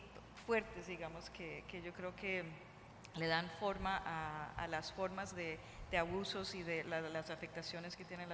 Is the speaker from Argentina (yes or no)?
no; United States; now in Bogotá, Colombia; Pues yo llevo 13 años viviendo en Colombia, yo también soy norteamericana. Vivo en Bogotá